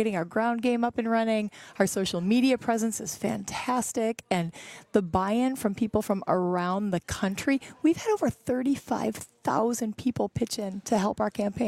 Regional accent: Kaukauna, Wisconsin, United States; Oh, my hometown.

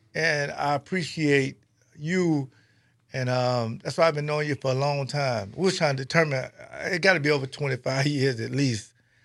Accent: Jacksonville, Florida, United States; Well, I'm from Jacksonville, Florida. You know, from the inner city and single parent, disabled, you know, violence, all that.

